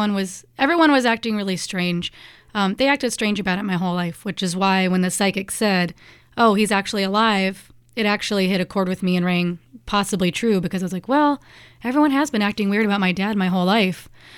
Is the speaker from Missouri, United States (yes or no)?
no; Kansas, United States; moved away; I think I came here this way from Kansas.